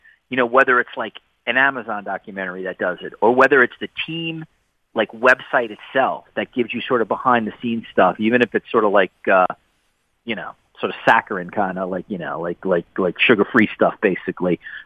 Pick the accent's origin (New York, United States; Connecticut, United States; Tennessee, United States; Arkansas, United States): New York, United States; I didn't grow up in South Bend, Indiana. I grew up around New York.